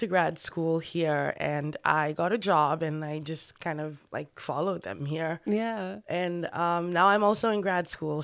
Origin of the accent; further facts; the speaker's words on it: Sierra Leone; also born or lived in Maryland, United States; now in Rochester, United States; I spent most of my years being in America once I came from Sierra Leone in Maryland. And then I moved here.